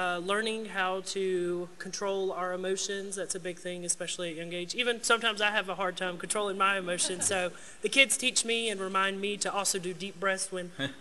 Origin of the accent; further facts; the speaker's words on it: Augusta, Georgia, United States; I'm originally from Augusta, Georgia